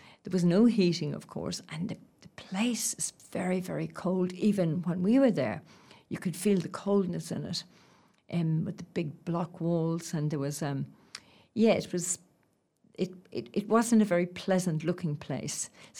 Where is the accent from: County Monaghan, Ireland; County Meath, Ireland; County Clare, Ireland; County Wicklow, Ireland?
County Monaghan, Ireland; Carrickmacross; And then, of course, to my hometown, Carrickmacross. And again, Carrickmacross has changed so much. It's hard to believe it's the same place that was dull and grey in the 50s and 60s when I grew up.